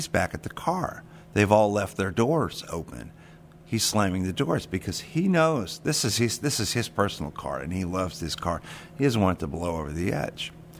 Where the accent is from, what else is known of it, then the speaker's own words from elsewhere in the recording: St. Petersburg, Florida, United States; I think that's because I'm from St. Pete, and I was here the day that it happened.